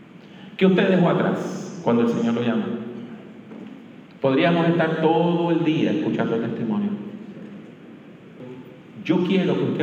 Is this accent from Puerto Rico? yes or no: yes; Puerto Rico; Mire, yo vengo de Puerto Rico y a veces en Puerto Rico hay un operativo de la policía